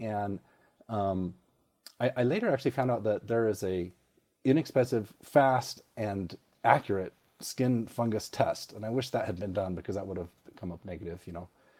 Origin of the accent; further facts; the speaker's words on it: Virginia, United States; Now, I grew up in Virginia.